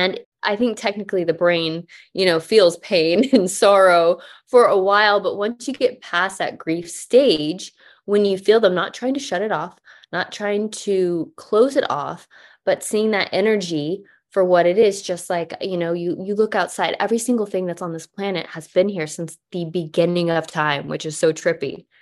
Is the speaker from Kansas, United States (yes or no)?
no; Texas, United States; And even through, I grew up in Texas where religion and football is everything.